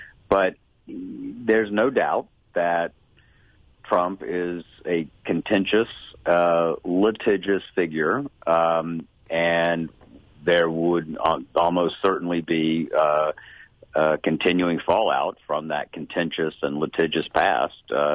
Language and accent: English; the South, United States; now in Tennessee, United States; I'm a Southerner, live in Tennessee.